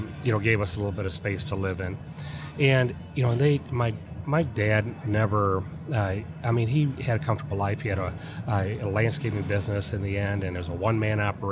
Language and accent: English; Detroit, Michigan, United States; born there; No. But I was born in Detroit.